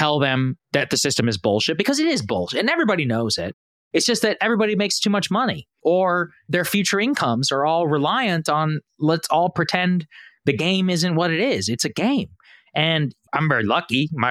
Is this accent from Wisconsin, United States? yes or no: no; Texas, United States; now in Washington, D.C., United States; I grew up in Texas. I know like actual, like straight up old school Bush evangelical Republicans.